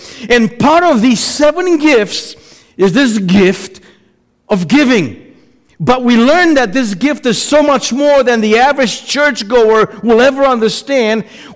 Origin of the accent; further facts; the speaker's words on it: Chicago, Illinois, United States; even though I'm from Chicago, I am cursed with Chicago road construction no matter where I go.